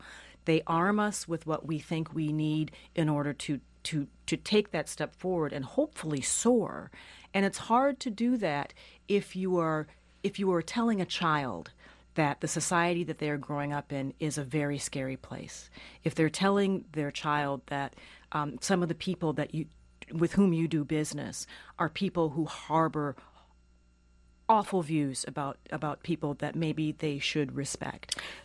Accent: Minnesota, United States; I was raised in Minnesota, but my father's from Birmingham, and I spent a lot of time in Birmingham as a child.

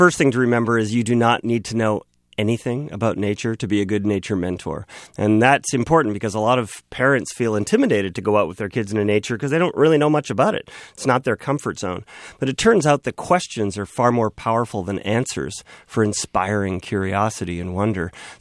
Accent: British Columbia, Canada; Yeah, I grew up in British Columbia and spent a lot of time camping

